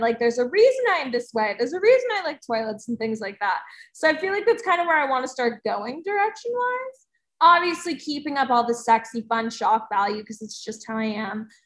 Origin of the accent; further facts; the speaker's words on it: New Jersey, United States; Because I'm from New Jersey and I'm ratchet.